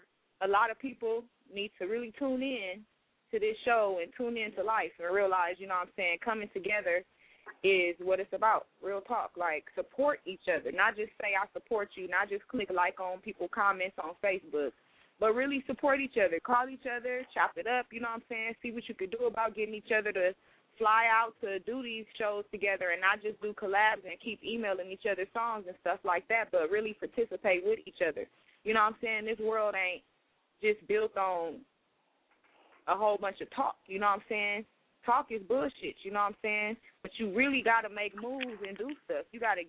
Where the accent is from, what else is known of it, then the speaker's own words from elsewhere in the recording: West Coast, United States; as a person that's been raised on the West Coast, you know what I'm saying, born and raised on the West Coast, I always noticed that we have a hard time.